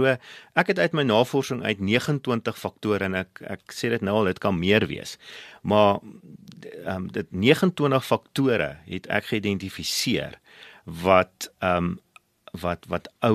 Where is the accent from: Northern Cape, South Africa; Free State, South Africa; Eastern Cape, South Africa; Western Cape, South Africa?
Free State, South Africa; Bloemfontein; moved away as an adult; now in Johannesburg, South Africa; so ek is toe van Bloemfontein af, is ek toe in Johannesburg toe 15 jaar terug, Johannesburg toe gekom